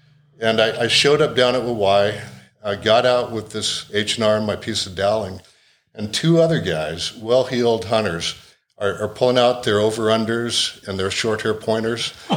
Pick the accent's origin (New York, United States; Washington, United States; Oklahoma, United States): Washington, United States; Gig Harbor; also born or lived in Seattle, United States; now in Moscow, United States; So we grew up over on the west side of Washington State, and early years were in the South Seattle area, and then later on out in Gig Harbor, Washington, and that's where I went to high school.